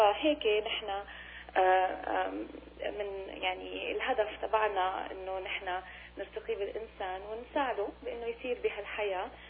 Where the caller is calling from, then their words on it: Sydney, Nova Scotia, Canada; أنا عم بحكيكم من سيدني نوفا سكوتيا